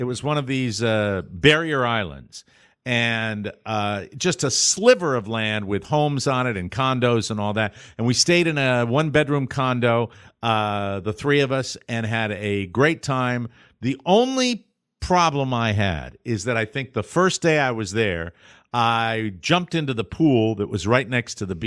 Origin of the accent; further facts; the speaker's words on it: Connecticut, United States; Met a guy from Connecticut, my home state.